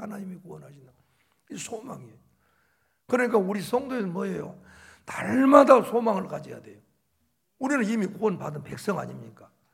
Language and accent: Korean; Wando, South Jeolla, South Korea; 저 완도, 그때는 섬이었어. 배 타고 와야만 해남을 옵니다.